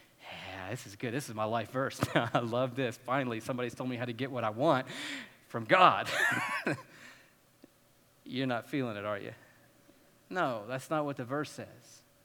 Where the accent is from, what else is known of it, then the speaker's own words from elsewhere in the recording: Georgia, United States; as a boy growing up in Georgia